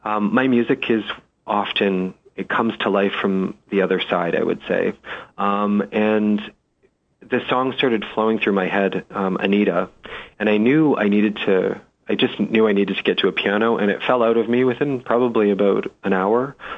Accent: London, Ontario, Canada; at the time I was living actually in the UK in London, England, but my hometown was in London, Ontario, Canada.

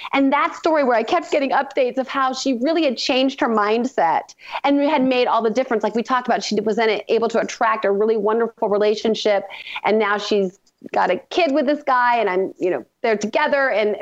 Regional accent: Ohio, United States; And now I'm bringing it back to my home state. I was born and raised in Ohio

